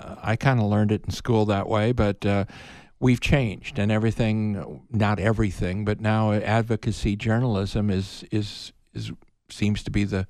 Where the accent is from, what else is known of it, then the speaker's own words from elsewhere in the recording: Illinois, United States; Look at the coverage of the Lincoln-Douglas debates in my home state of Illinois.